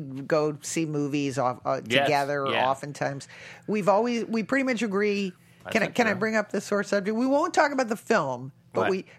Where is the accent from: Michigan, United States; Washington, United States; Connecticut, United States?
Connecticut, United States; Then later on, because where we grew up in Connecticut, we only got one channel, which was CBS